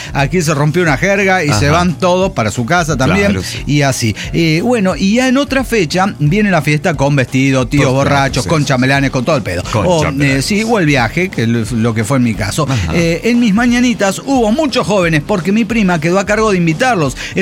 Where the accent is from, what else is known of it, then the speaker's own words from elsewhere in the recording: Tehuacán, Puebla, Mexico; Yo soy muy así de Tehuacán a Oaxaca, el puente de mi tierra, Tehuacán, Oaxaca